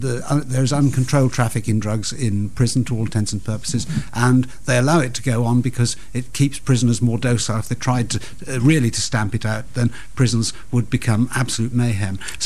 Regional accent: Wales, United Kingdom; And I grew up in Wales, so I know a bit about it.

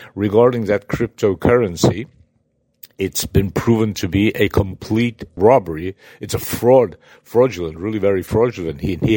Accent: New York City, New York, United States; moved away; I do not live in the United States, although I was brought up in New York City

